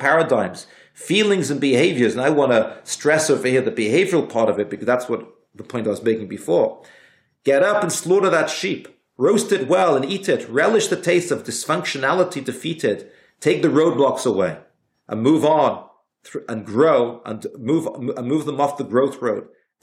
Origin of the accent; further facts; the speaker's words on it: Liverpool, North West England, United Kingdom; Growing up in Liverpool, living in Liverpool